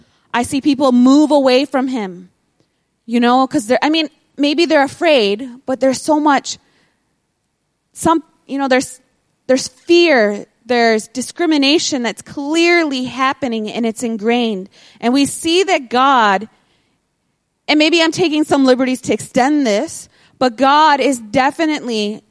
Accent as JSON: {"language": "English", "country": "United States", "said": "especially for me as an American, when I see what's going on at home."}